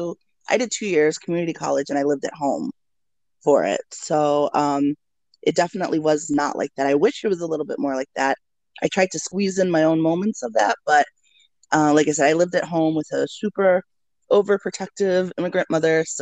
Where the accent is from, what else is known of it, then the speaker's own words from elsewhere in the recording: Canandaigua, New York, United States; because I grew up in Canandaigua, New York, which is like very conservative upstate New York, but it's by like this gorgeous lake.